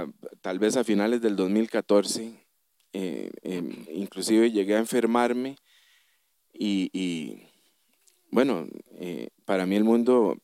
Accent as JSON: {"language": "Spanish", "town": "Guadalupe", "region": "San José", "country": "Costa Rica", "tie": "born or raised there", "said": "yo nací y me crié en Guadalupe, Goicoechea, en una familia compuesta por mi mamá y cuatro tías muy queridas"}